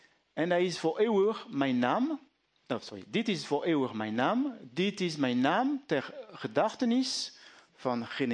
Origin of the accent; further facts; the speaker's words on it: France; accent: French; Dutch is a second language; Ben ik goed te verstaan met mijn Frans accent?